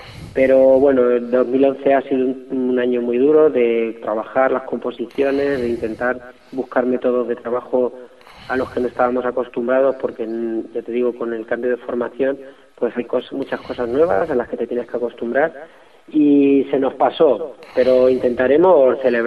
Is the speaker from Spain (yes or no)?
yes; Toledo, Castilla-La Mancha, Spain; Nosotros somos de Toledo